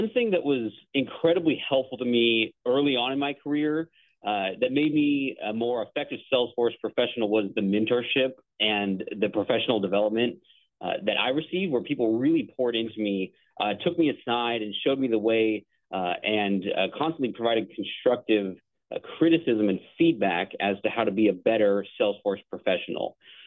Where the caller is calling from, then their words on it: Fresno, California, United States; I'm calling from Fresno, California.